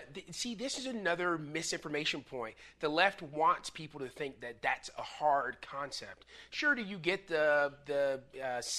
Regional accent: United States; I'm an American first and foremost.

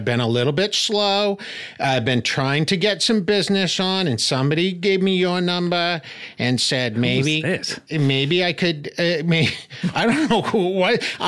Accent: Medford, Massachusetts, United States; Yeah, I'm from Medford, Massachusetts.

